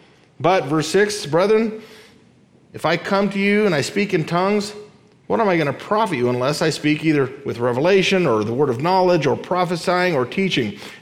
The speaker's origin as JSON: {"language": "English", "country": "Libya", "tie": "born or raised there", "said": "I grew up in the country where that language is spoken. I grew up in Libya. I grew up in this country."}